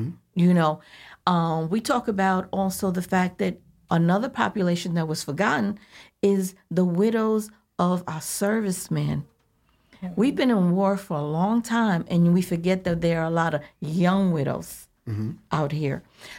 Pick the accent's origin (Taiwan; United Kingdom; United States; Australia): United States; New York City, New York; I was born and raised in New York City